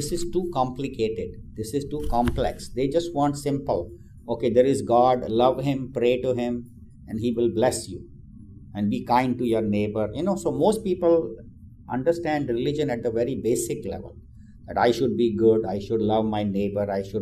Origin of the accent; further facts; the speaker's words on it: India; I grew up in India. I lived in India for 26, 27 years.